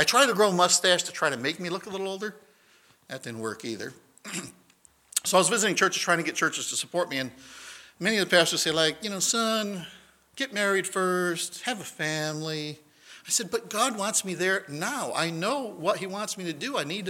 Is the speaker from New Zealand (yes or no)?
no; Brazil; When I was growing up in Brazil, I was the fifth of seven children.